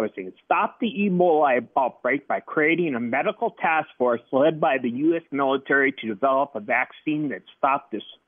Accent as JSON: {"language": "English", "town": "Saint Paul", "region": "Minnesota", "country": "United States", "said": "I'm from St. Paul, Minnesota."}